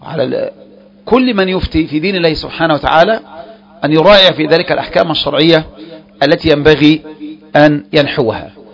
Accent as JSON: {"language": "Arabic", "country": "Egypt", "said": "تلك البلاد التي نحن فيها وهي بلدنا مصر"}